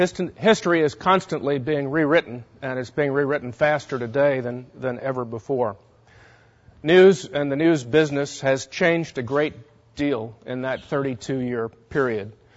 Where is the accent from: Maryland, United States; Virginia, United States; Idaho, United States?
Virginia, United States; Arlington; It didn't seem too strange to me because I was from Arlington County, Virginia. Voting patterns in Arlington and in Charlottesville have been roughly similar over the past 30, 40 years. My love of politics goes back many years to when I was growing up in Arlington.